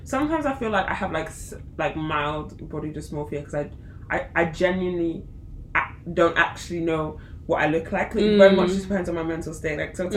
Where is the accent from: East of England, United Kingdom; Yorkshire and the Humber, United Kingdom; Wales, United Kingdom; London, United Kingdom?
Yorkshire and the Humber, United Kingdom; Sheffield; one of three black people, because I grew up in Sheffield.